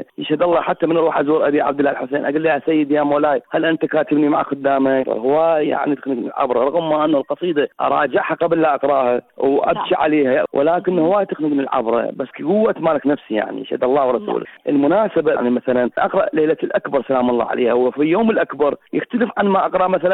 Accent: Najaf, Najaf Governorate, Iraq; إحنا بالنجف دائما نركز على الأمور التربوية الاجتماعية سياسية

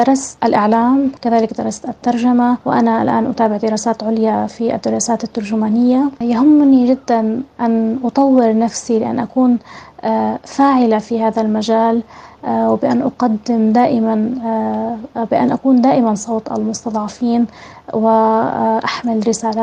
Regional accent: South Governorate, Lebanon; من الجنوب اللبناني

